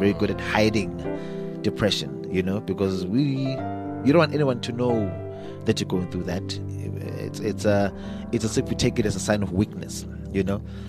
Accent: Mbalele, Mpumalanga, South Africa; I'm a fanboy from Mbalele, you know, in the Mpumalanga province. And I take pride in that, about where I come from, because that's my history, that's my heritage, and that built my character, you know.

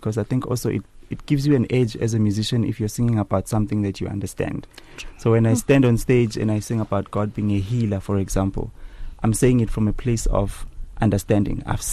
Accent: Eswatini; being able to perform in my home country and seeing the reception. A lot of people are aware of the fact that I'm from there, especially the ones from Swaziland, the jazz fans from Swaziland.

